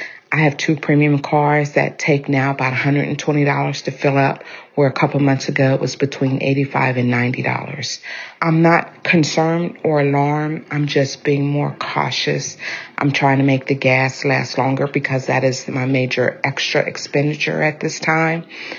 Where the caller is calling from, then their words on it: Short Pump, Virginia, United States; I'm calling from Short Pump, Virginia.